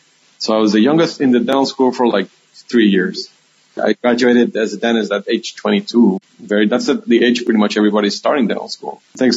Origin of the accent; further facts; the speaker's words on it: Humacao, Puerto Rico; My hometown of Humacao.